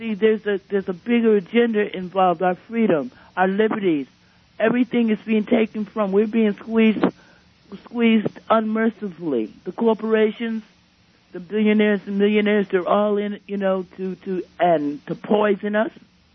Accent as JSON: {"language": "English", "region": "Alabama", "country": "United States", "said": "I'm from Alabama, and I listened to one of the preachers had a rally"}